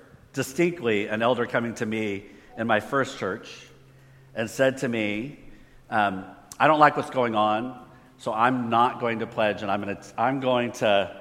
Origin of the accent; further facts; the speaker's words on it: Palo Alto, California, United States; So we're from Palo Alto, and they're like, oh, must be a nice church.